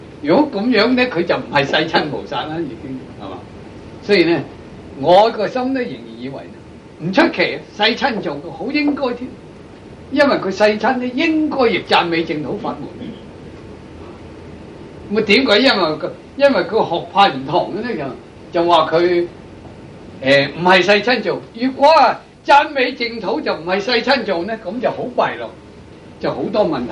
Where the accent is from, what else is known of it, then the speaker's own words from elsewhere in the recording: China; 歸功於我哋中國人啊，亦好嘢啊。